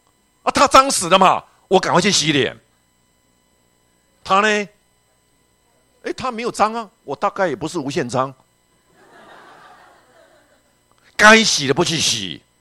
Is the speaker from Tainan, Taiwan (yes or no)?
yes; Houbi, Tainan, Taiwan; 我是南部台南后壁长大的，我家就在乌树林糖厂旁边